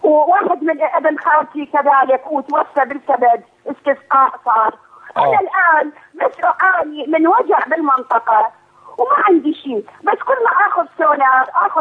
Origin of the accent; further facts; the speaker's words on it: Iraq; انا طبيبه عراقيه